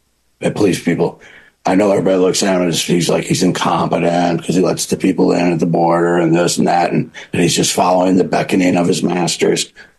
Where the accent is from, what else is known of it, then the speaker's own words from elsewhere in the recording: United States; But as an American, I never liked the Patriot Act.